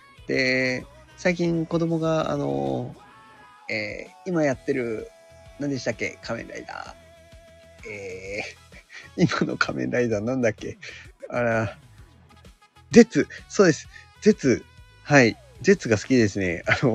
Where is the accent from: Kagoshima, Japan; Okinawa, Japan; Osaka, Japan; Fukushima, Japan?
Okinawa, Japan; 僕は、出身自体は、沖縄生まれ、沖縄育ちの。人間でございます。